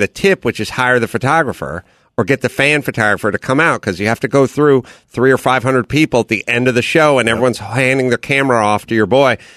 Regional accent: North Hollywood, California, United States; I grew up in North Hollywood.

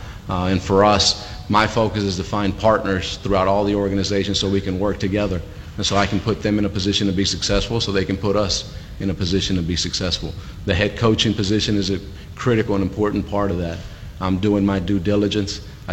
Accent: Bogota, Bogotá, Colombia; English is a second language; now in United States; I'm an immigrant from Bogota, Colombia.

